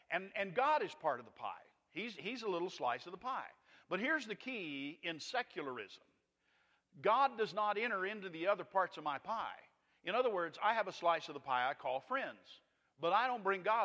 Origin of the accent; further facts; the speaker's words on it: Skellytown, Texas, United States; In my neighborhood where I grew up in Skellytown, Texas, if you got caught doing something wrong, you were likely to get whipped by the neighbors all the way back to your house.